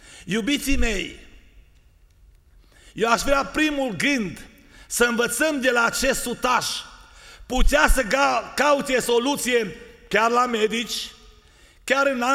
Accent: Izvin, Timiș County, Romania; Și m-a întrebat, de unde ești? Zic, de la Izvin.

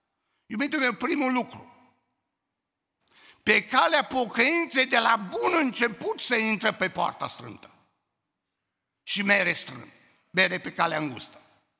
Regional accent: Romania; Păi zic, sunt român.

